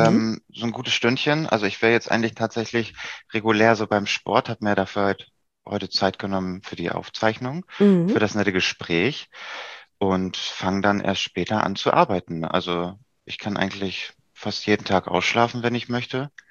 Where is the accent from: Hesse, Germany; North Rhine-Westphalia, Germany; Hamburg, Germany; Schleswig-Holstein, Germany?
Hamburg, Germany; ich komme aus Hamburg, falls es noch nicht gesagt wurde